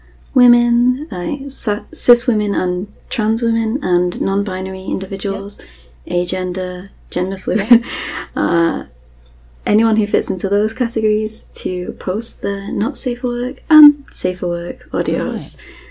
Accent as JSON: {"language": "English", "country": "United Kingdom", "said": "I'm British, and they loved my accent"}